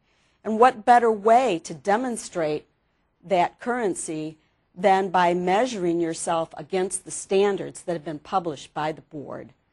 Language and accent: English; Covington, Louisiana, United States; I'm from Covington, Louisiana.